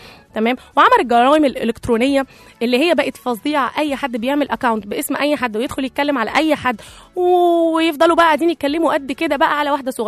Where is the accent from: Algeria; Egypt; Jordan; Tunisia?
Egypt; طبعا يا جماعة احنا شعب مصري فرفوش بيحب دايما يتريق على اي حاجة